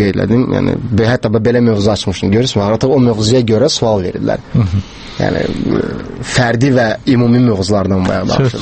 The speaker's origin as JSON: {"language": "Azerbaijani", "town": "Buduq", "region": "Quba District", "country": "Azerbaijan", "said": "Qubadanam, Qubanın Buduq kəndindən."}